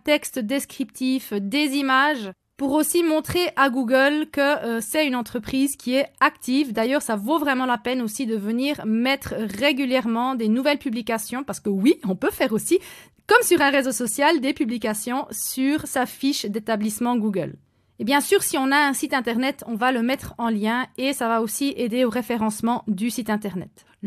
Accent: Switzerland; accent: Swiss; je vous offre mon petit accent suisse en prime

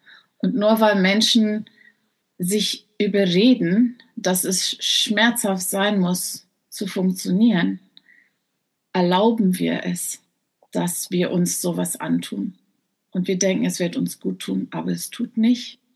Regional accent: South Africa; German is a second language; now in Germany; ich komme aus Südafrika und habe halt so einen komischen Akzent, also wird es ja vergeben, wenn ich nicht die Worte immer finde.

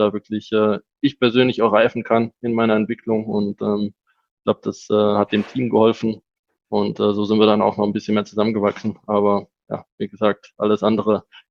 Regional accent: Germany; Ich bin ja aufgewachsen in Deutschland.

